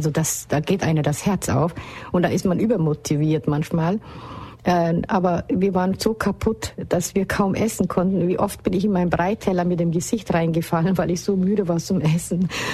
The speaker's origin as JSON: {"language": "German", "country": "Somalia", "said": "bei uns in Somalia ist der Familienverbund unheimlich wichtig."}